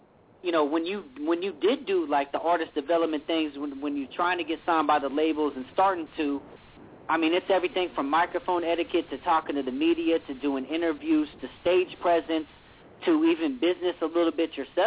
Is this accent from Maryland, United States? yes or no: no; Riverside, California, United States; I'm born and raised in L.A., you know what I'm saying? I'm a huge fan, actually born and raised in Riverside, but outside L.A.